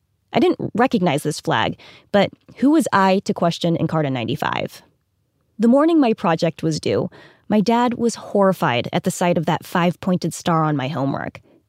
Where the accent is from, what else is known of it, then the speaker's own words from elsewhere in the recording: United States; Being Vietnamese American and also wanting to put in as little effort as possible, I naturally chose Vietnam.